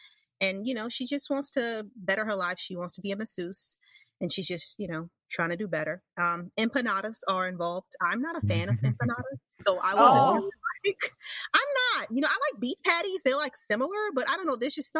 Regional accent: New York, United States; because, you know, I'm from New York, I'm from, even though, you know, New York is considered where I live upstate, but it's not, it's like right there.

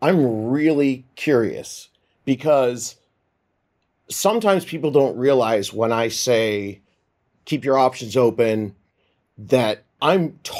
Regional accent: California, United States; I'm from SoCal.

